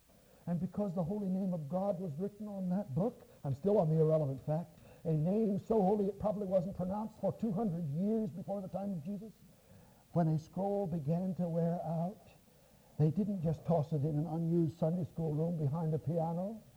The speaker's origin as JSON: {"language": "English", "region": "Nebraska", "country": "United States", "tie": "born or raised there", "said": "Well, I grew up in Nebraska in a cornfield."}